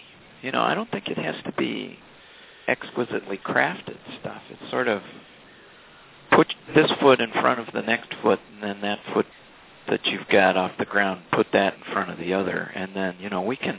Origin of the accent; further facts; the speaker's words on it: Ireland; You know, I'm Irish. I can fill time.